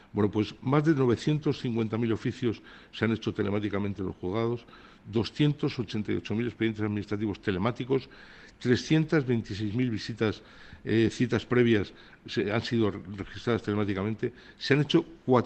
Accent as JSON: {"language": "Spanish", "region": "Basque Country", "country": "Spain", "said": "yo, como vasco"}